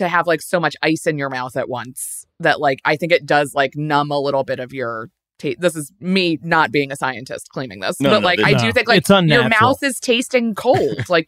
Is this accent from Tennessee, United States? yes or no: no; Maryland, United States; I grew up in Maryland, but I've been here for 16 or 17 years now